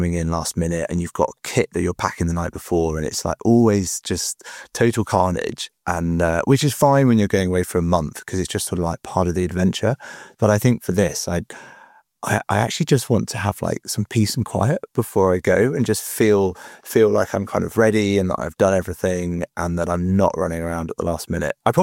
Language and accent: English; North West England, United Kingdom; I grew up in the Lake District.